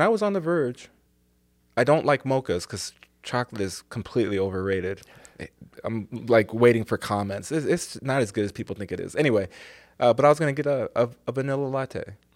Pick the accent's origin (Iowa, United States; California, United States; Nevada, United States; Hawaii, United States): Hawaii, United States; so I grew up in Hawaii. We rollerbladed everywhere.